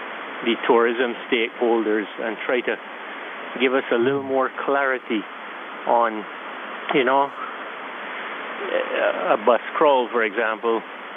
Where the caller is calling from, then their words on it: Christchurch, Canterbury, New Zealand; Christchurch.